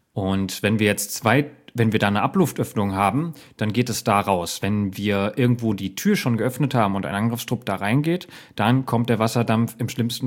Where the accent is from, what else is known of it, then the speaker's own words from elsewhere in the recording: Berlin, Germany; als Berliner